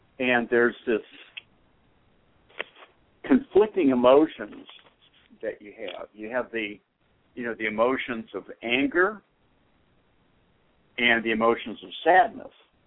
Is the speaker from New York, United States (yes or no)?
no; Boston, Massachusetts, United States; now in Newton, United States; I grew up in Boston. That's my hometown.